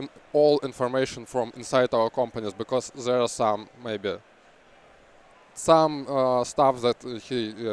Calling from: Moscow, Russia; English is a second language; I'm coming here from Moscow, Russia

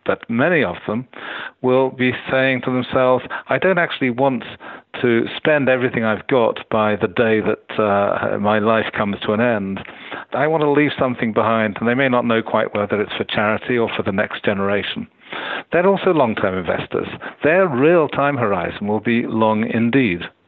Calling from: Cambridge, East of England, United Kingdom; I'm phoning you from Cambridge, England, and starting tomorrow morning, we have a conference

